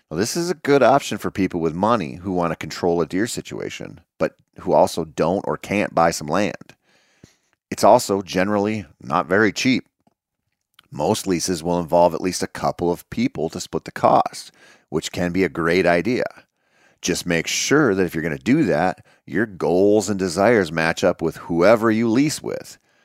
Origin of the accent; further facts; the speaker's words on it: Minnesota, United States; In my home state of Minnesota, I have a few different options for combo licenses